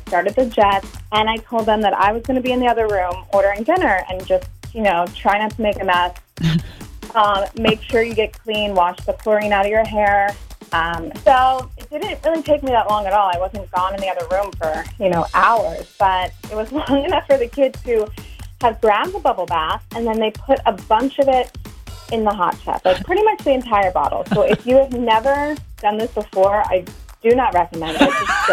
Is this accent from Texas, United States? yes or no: no; Waunakee, Wisconsin, United States; I'm from Wanakee.